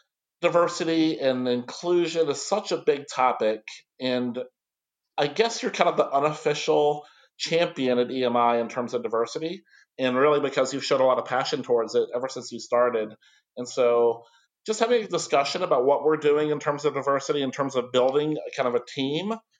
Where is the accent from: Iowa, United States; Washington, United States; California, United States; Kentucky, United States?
Kentucky, United States; Fort Knox; I grew up near Fort Knox, Kentucky, and the military, it ensures there's a lot of diversity in your community.